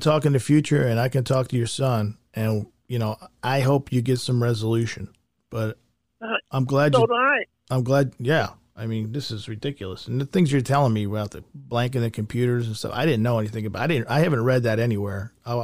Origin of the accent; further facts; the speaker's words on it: Pennsylvania, United States; I'm from outside of Philadelphia.